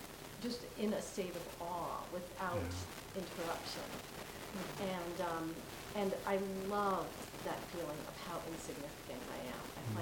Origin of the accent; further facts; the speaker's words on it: New York City, New York, United States; I grew up in New York City. I moved here from the East Coast a year and a half ago.